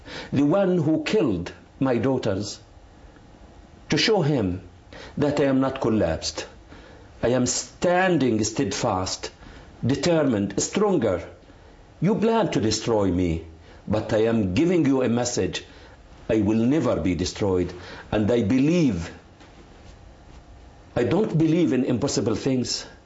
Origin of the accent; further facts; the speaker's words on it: Gaza, Gaza Strip, Palestine; English is a second language; I am Palestinian from Gaza, but for 15 years.